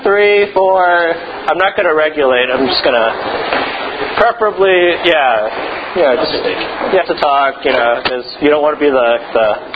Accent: San Francisco, California, United States; I grew up in San Francisco.

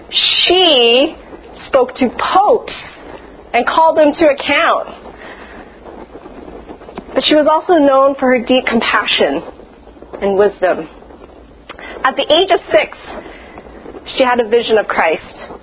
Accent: Canada; like this Chinese Canadian woman, evangelical woman in the middle of Israel.

